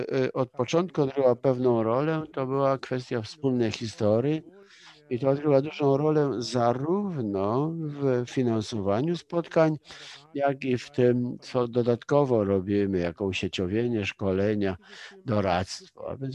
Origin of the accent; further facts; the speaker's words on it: Germany; Polish is a second language; I w tym kontekście jako Niemiec nie mogę zrozumieć Polski, nie postrzegając Polski jako także w cudzysłowie produktu własnej historii.